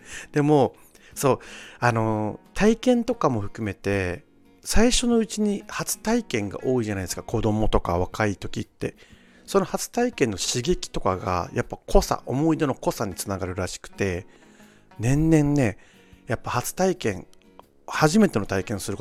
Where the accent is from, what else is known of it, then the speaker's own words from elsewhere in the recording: Okinawa, Japan; born there; now in Tokyo, Japan; 沖縄生まれ東京在住おじさん